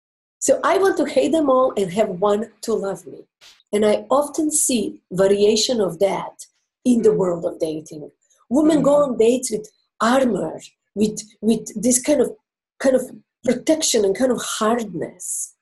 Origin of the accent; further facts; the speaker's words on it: Croatia; first language Croatian; English is a second language; You recognize me as a foreigner because of my accent. And if I fully speak my Croatian, you will definitely know she is totally not from here, right?